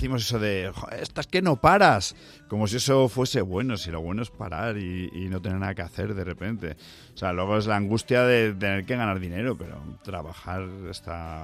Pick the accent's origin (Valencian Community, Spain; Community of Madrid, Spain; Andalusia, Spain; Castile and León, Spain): Community of Madrid, Spain; Madrid; also born or lived in United States; ahí nazco yo, y luego después me he criado en Madrid, sobre todo. He vivido varios años en Estados Unidos también, pero vamos, probablemente tendría que decir que soy madrileño.